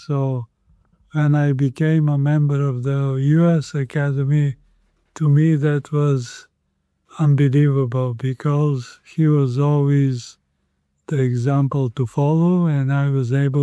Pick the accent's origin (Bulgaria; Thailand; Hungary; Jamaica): Bulgaria; moved away as an adult; now in United States; Yeah, I am originally from Bulgaria, and I grew up there, and I went to school there, and I worked for 15 years in Bulgaria until I moved to the U.S.